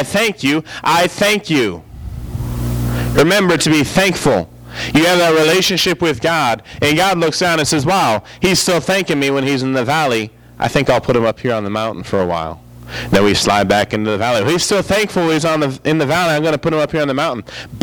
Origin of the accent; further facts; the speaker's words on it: United States; born there; So I'm thankful I was born in America.